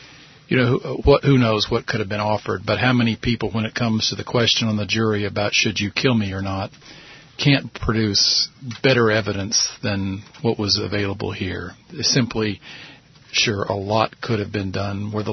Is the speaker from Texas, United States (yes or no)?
yes; Houston, Texas, United States; because I grew up here in Houston